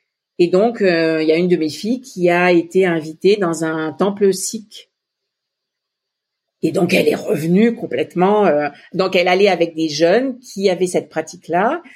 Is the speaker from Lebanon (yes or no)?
yes; Lebanon; now in Canada; moi je viens du Liban et la feuille de vigne c'est fourrée au riz, c'est hyper important pour moi